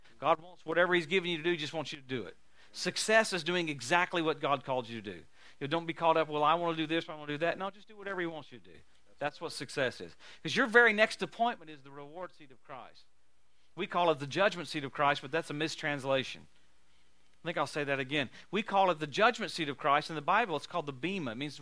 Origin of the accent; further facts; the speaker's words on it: Louisiana, United States; now in Tulsa, United States; And I'm from Louisiana. Colleen and I, we live in Tulsa